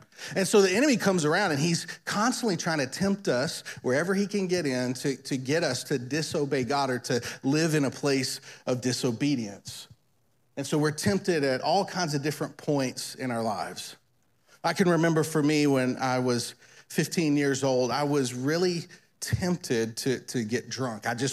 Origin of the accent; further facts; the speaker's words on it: Tennessee, United States; I grew up in Tennessee where they have moonshine.